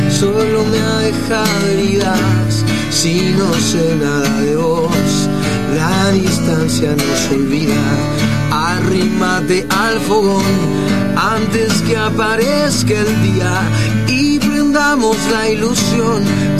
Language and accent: Spanish; Córdoba, Argentina; Soy de Barrio Naranjo, siempre estuve comprometido con mi barrio y me siento vecino de Alberdi, realmente amo este barrio.